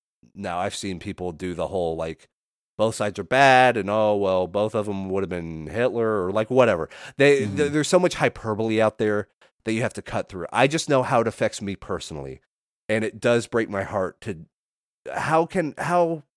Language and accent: English; Texas, United States; I can say, and here's the deal, I'm from Texas.